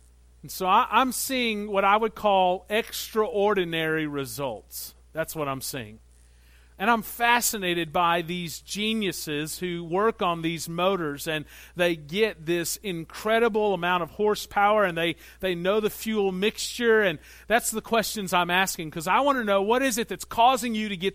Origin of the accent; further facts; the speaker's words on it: Anna, Illinois, United States; I grew up in Southern Illinois. I don't know if you know where Southern Illinois is. This is not it. Okay, when I'm in Chicago and I say Southern Illinois, they think Joliet. I'm from Anna, Illinois.